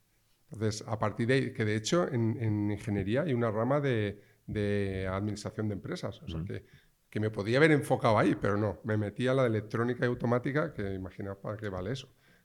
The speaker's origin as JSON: {"language": "Spanish", "town": "Valencia", "region": "Valencian Community", "country": "Spain", "said": "Pues yo soy de Valencia, yo soy del 74, o sea, soy el viejo de la clase ya."}